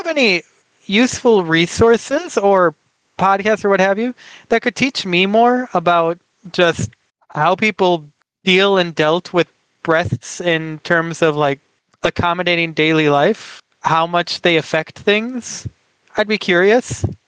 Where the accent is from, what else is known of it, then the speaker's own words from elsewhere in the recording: United States; Also, I'm so American that after saying that, I had a moment of, can I say nipple on the podcast without it being explicit?